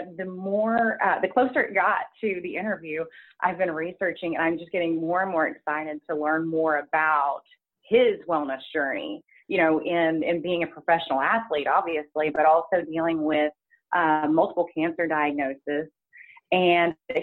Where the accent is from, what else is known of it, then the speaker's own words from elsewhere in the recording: Oklahoma, United States; Like Beth said … I am from Oklahoma.